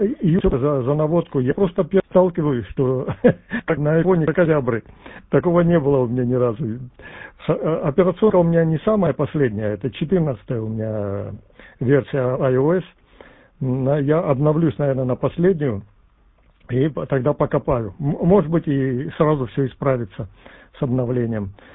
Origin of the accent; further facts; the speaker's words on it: Georgia; moved away; А так я, как я уже говорил, я родом из Грузии.